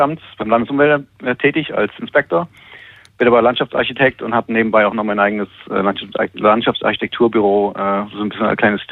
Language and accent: German; Grünheide, Brandenburg, Germany; Ich komme ursprünglich aus Grünheide und bin da aufgewachsen in der Region. Bin dann in Potsdam zur Schule gegangen und habe in Erfurt studiert.